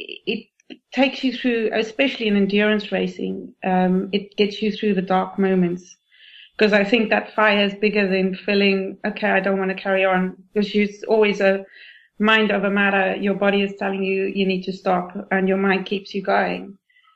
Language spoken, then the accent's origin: English; South Africa; now in England; I needed somewhere warm, being South African, and I was still in England at the time.